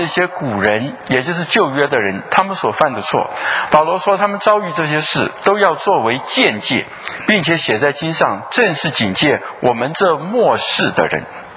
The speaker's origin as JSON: {"language": "Chinese", "country": "China", "said": "以色列人他们喜欢吃的韭菜、黄瓜、西瓜跟我们中国人喜欢吃的非常类似"}